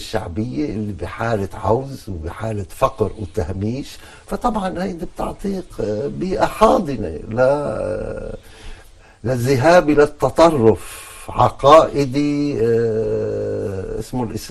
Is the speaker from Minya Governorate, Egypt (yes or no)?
no; Alexandria, Alexandria Governorate, Egypt; كل ما الواحد بيكبر بالعمر بتصير ذكريات الطفولة تتعاظم بمخيلته، وخصوصا الإسكندرية اللي أنا نشأ